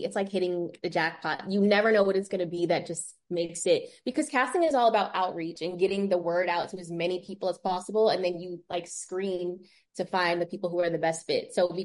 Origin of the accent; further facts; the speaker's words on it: Maryland, United States; So I think because I'm from Maryland and I always felt like an outsider, probably because I'm like, I'm all the way in Maryland.